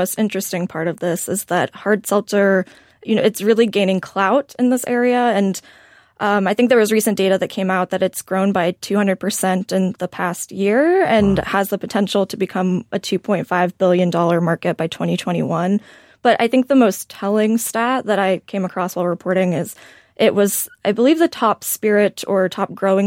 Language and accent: English; Columbus, Ohio, United States; Columbus, Ohio, originally.